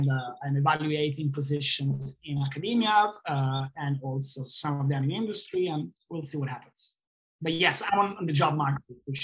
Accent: Italy; English is a second language; also born or lived in Switzerland; I'm European, I'm from Italy. So I have to say that working and living in Switzerland for me was very good

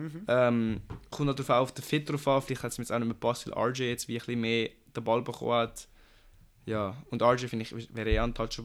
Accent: Switzerland; als Schweizer Basketball-Fan.

